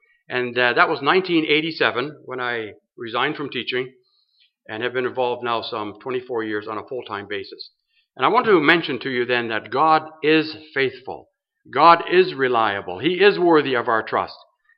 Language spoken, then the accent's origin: English; London, United Kingdom; I mentioned that I was from London